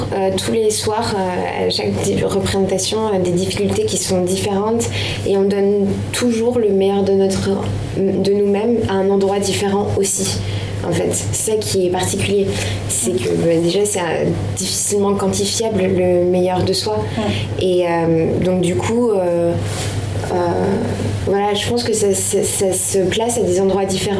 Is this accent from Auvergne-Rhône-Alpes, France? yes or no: no; Paris, Île-de-France, France; même si j'ai grandi à Paris. Donc du coup, j'avais... Enfin, bah justement, en fait, le fait d'avoir grandi à Paris